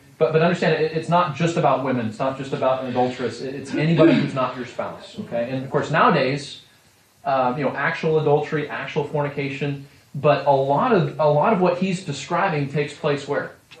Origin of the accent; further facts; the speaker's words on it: Texas, United States; No, I'm from Texas.